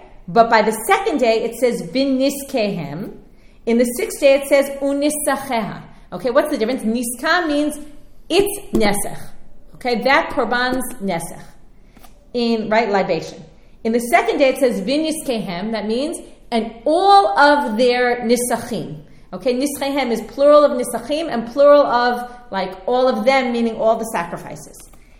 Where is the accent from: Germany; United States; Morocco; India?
United States; New York; where I grew up in New York, rain was like, ugh, it's raining, miserable, right?